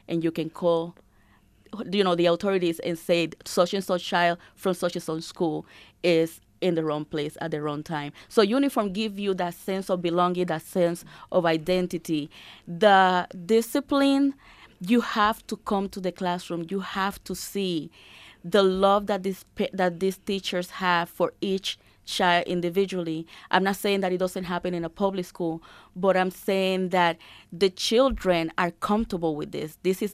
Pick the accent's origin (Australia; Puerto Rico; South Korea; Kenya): Puerto Rico; Actually, I was born and raised in Puerto Rico.